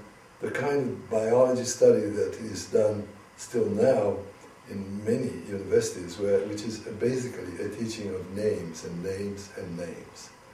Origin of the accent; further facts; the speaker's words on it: Turin, Piedmont, Italy; also born or lived in Genoa; I was born in Italy, in Genova, in 1922, which is a long time ago. And I didn't stay long in Genova because my father then moved, my family moved to Torino, and I did all my schools in Torino